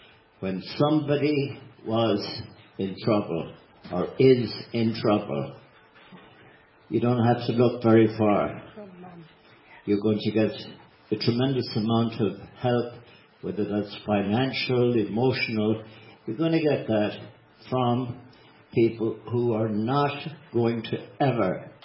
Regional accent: Connacht, Ireland; now in United States; No place or no county, because I am from Mayo, I know that the warmth

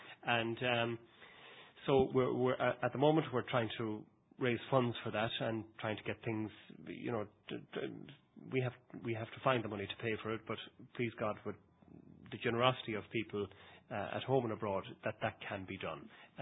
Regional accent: Louisburgh, Connacht, Ireland; I grew up in Lewisburg. County Mayo, just there on Clew Bay. Past Kilpatrick, and lived in the shadow.

